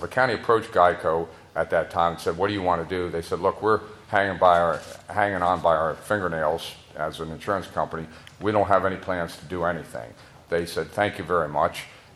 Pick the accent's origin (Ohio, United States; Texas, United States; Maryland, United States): Maryland, United States; Silver Spring; By way of background, I grew up in Silver Spring too many decades ago. I've worked and lived here all my life.